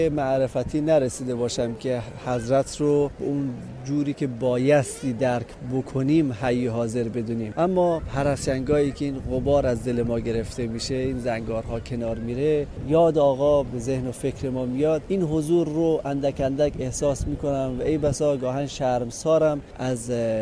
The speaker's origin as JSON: {"language": "Persian", "country": "Afghanistan", "lives_now": "Qom, Iran", "said": "ما از افغانستان هستیم ولی ساکن قم."}